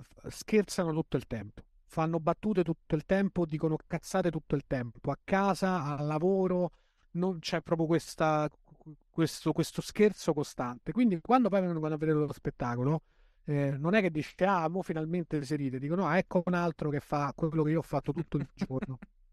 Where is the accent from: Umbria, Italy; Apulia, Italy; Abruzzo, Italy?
Abruzzo, Italy; L'Aquila; Io sono cresciuto all'Aquila